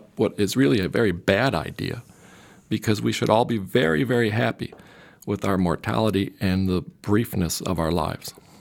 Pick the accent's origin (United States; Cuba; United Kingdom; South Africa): Cuba; Havana, La Habana; I grew up with a lot of violence, even before Fidel Castro took over, the few years before his ouster of Batista. Havana was a very violent place.